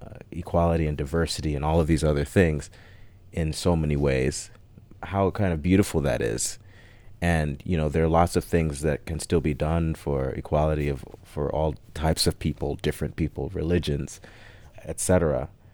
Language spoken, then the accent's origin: English; Chicago, Illinois, United States; being Black in America, in Chicago, growing up in Chicago, and when did I grow up here? The early 90s, I suppose.